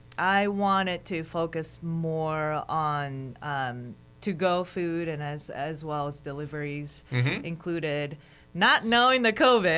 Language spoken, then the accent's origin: English; Sunnyvale, California, United States; also born or lived in Detroit; now in Alaska, United States; So I'm not from Alaska. I'm originally from Sunnyvale, California, and I moved around because of my, educational background and whatnot. So I was living in Detroit, Michigan before I came here.